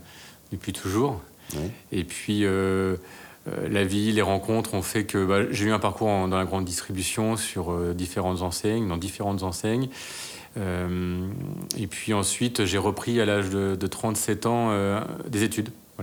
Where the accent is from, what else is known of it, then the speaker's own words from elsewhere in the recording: Normandy, France; born there; oui, je suis né en Normandie.